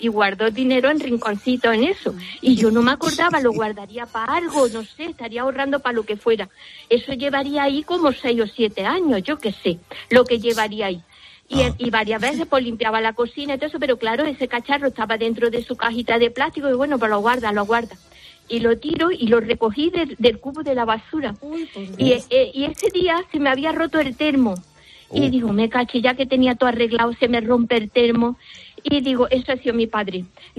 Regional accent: Córdoba, Andalusia, Spain; somos cordobesa

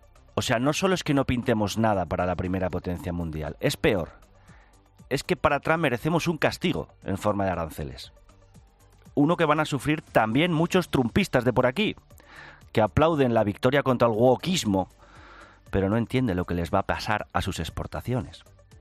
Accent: Spain; ¿Qué podemos esperar como españoles del mundo que viene y del hombre más poderoso en ese mundo que viene?

